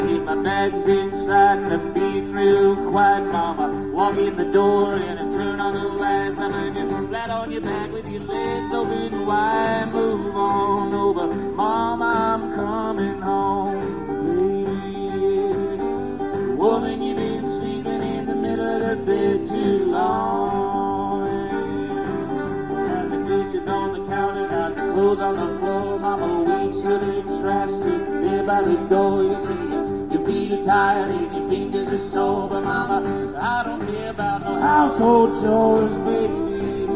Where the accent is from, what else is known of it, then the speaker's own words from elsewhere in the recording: Nashville, Tennessee, United States; from Nashville, Tennessee, ladies and gentlemen.